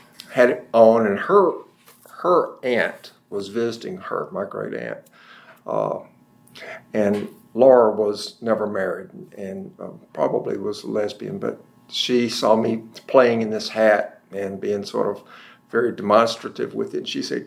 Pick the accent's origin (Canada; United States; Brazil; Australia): United States; Madison, Georgia; I was born in, grew up in Madison, Georgia. I was born in Athens on a dairy farm. It was a third generation dairy farm.